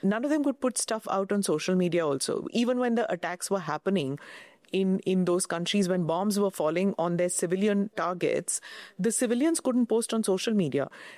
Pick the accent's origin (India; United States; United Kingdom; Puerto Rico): India; I'm saying that as an Indian who grew up in socialist India.